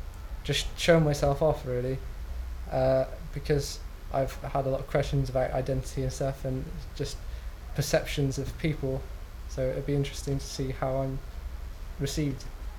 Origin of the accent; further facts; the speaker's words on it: South West England, United Kingdom; I'm 21 years old and I come from Crudgley in Gloucester.